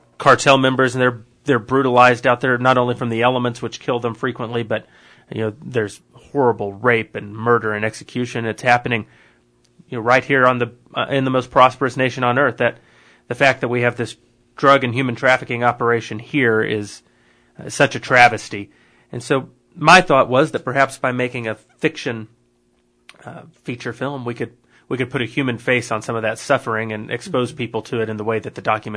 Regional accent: Slayton, Minnesota, United States; now in Los Angeles, United States; Yep, Slayton boy. Grew up, graduated back in 97 from Slayton High School.

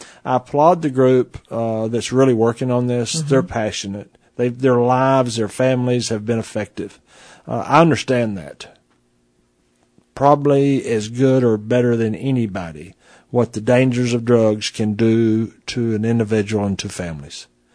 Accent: Lubbock, Texas, United States; in the 60s and 70s and 80s when I was growing up in Lubbock?

